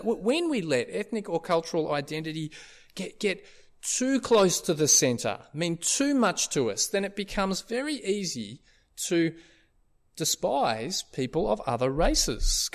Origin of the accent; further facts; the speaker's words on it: Australia; I mean, for me, I'm an Aussie.